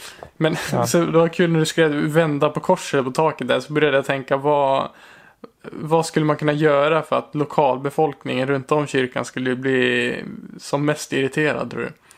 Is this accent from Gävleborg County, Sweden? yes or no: yes; Bollnäs, Gävleborg County, Sweden; now in Moss, Norway; för att se hur priserna är i Bollnäs där vi kommer ifrån.